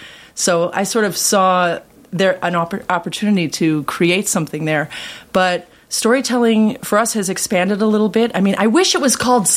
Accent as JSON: {"language": "English", "town": "Chicago", "region": "Illinois", "country": "United States", "also_born_or_lived": "Kenilworth", "said": "I say North Side. I'm from the North Side."}